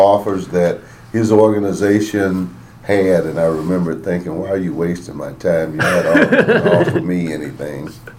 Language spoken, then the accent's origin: English; Tuscaloosa, Alabama, United States; now in -; I grew up in Tuscaloosa, Alabama, from 1948 to 1966. And that's the home of the Alabama Crimson Tide, University of Alabama. So I made a journey from Tuscaloosa to Dubuque, Iowa to go to school.